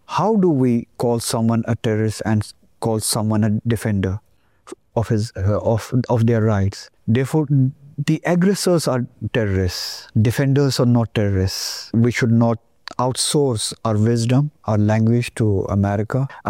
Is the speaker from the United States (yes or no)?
no; India; I'm sorry for my own society, because I come from India and I'm an Indian.